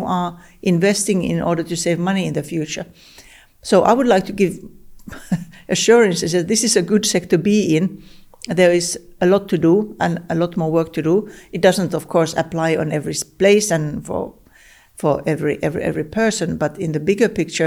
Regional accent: Finland; I'm from Finland

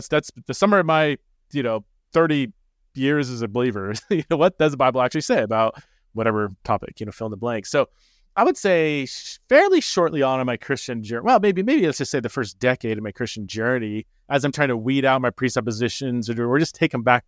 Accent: United States; I was raised in America in a conservative evangelical church, and that was just the air I breathed, you know.

